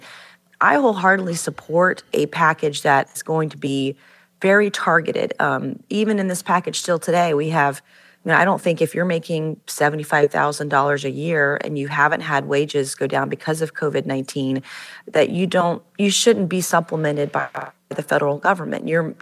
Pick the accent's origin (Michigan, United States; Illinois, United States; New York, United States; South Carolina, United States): South Carolina, United States; We're seeing successes in like my home state of South Carolina